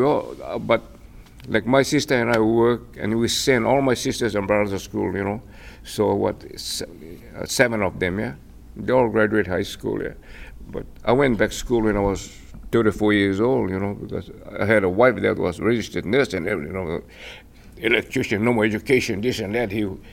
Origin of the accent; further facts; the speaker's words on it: Kilauea, Hawaii, United States; born there; I was born in Kilauea, and I was a very sick child.